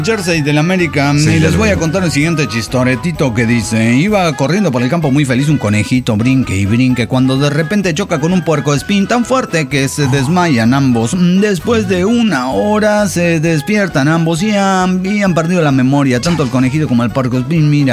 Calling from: Chetumal, Quintana Roo, Mexico; de Chetumal Quinton Rock.

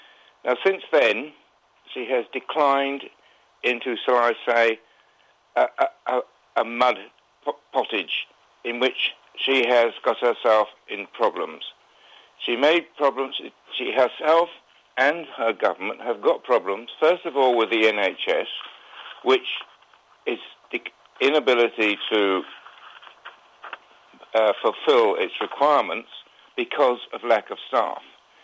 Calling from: Leinster, Ireland; from Meath.

